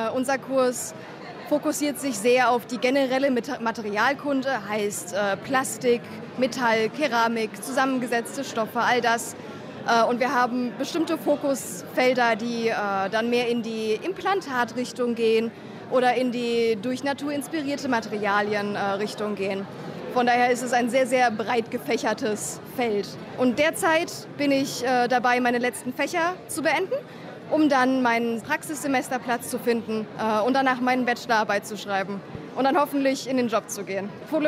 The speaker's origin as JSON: {"language": "German", "region": "North Rhine-Westphalia", "country": "Germany", "said": "ich komme hier aus dem Kreis Kleve. Ich musste nicht mal wirklich umziehen, um hier zu studieren."}